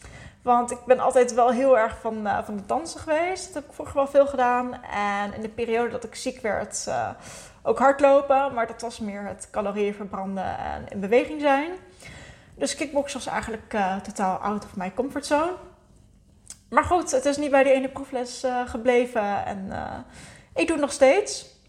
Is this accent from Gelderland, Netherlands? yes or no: yes; Zutphen, Gelderland, Netherlands; now in Nieuwegein, Netherlands; ik ben ouder dan dat ik lijk. Samen met mijn kat woon ik in Nieuwegein, een plaats onder Utrecht. Overigens niet de plek waar ik ben opgegroeid, want mijn roots die liggen in Zutphen.